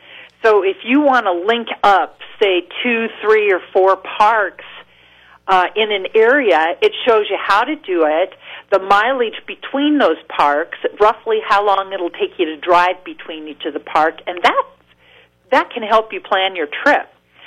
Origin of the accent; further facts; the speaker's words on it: Washington, United States; my dad was a ranger before I was born in Mount Rainier National Park. And then he went on to become a Boeing engineer. But the whole time we were growing up, that's what we did as a family.